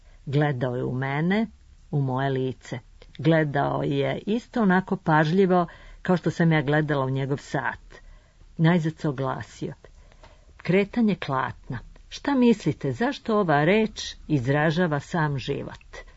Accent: Zemun, Belgrade, Serbia; putovanje moj rodni grad Zemun

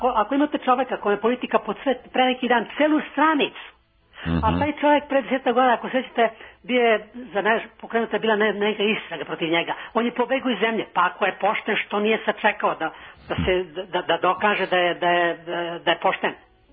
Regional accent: Belgrade, Serbia; iz Beograda sam.

